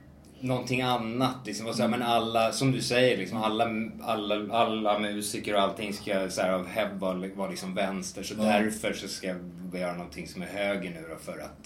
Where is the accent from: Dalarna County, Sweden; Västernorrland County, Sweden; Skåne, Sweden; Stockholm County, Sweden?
Stockholm County, Sweden; Stockholm; när man kommer ut som stockholmare, man kommer ut så här, shit, liksom